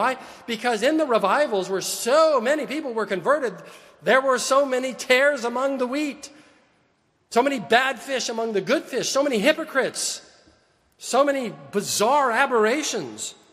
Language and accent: English; California, United States; I'm still an American. I'm still a Californian.